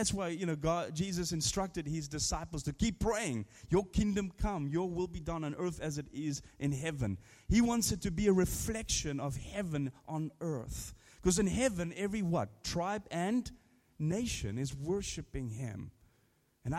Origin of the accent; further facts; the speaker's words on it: South Africa; I come from South Africa, obviously, as you guys know, some of you know